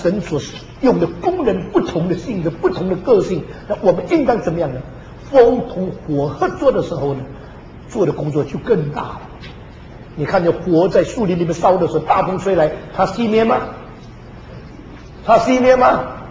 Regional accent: Xiamen, Fujian, China; 我回到厦门50年没有回到我的家乡，

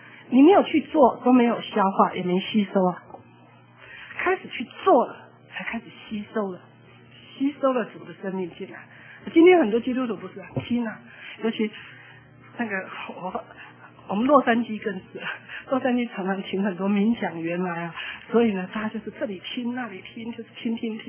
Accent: Taipei, Taiwan; 因为我是台北人啊，那在家里的是老幺哈，女孩子的老幺

